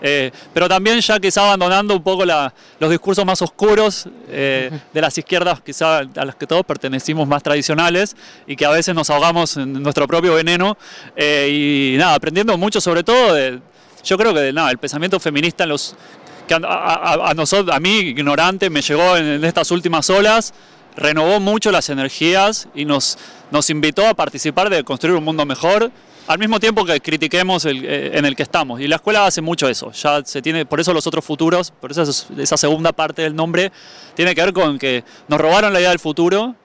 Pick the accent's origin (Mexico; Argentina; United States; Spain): Argentina; now in Chile; vengo de Chile, pero soy cuando se enteraron que era argentino